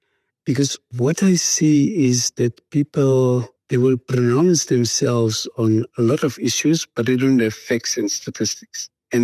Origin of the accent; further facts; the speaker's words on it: Namibia; I was born in Kommersdal in 1970 in a place called Spookiesdorp. I recall that we grew up in dusty streets, no electricity. Water was a challenge.